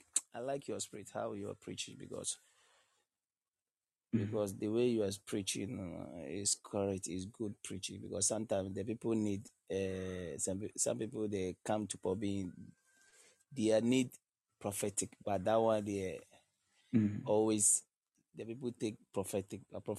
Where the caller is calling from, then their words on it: Accra, Greater Accra, Ghana; I'm calling from Accra.